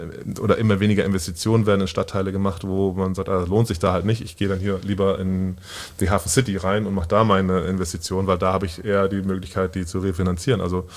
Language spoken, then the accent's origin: German; Wilhelmsburg, Hamburg, Germany; wenn ich sage, ich komme aus Wilhelmsburg, erstmal so, oh krass, Wilhelmsburg.